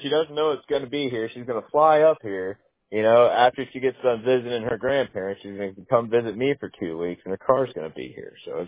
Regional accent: Houston, Texas, United States; now in Alaska, United States; I came from sun. I grew up in Texas, Houston.

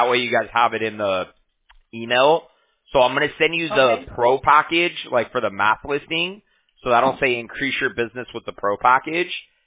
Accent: Huntington Beach, California, United States; I'm from California, from Huntington Beach.

